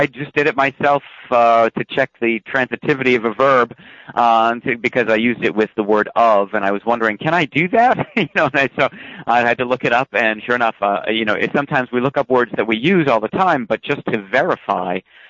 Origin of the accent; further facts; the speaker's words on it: United States; accent: American English; In other words, you and I have a dialect that would be broadly called American English